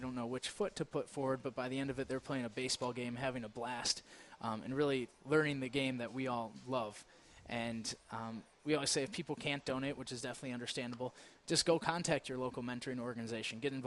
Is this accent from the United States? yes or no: yes; Milwaukee, Wisconsin, United States; and then I finish right in my hometown of Milwaukee.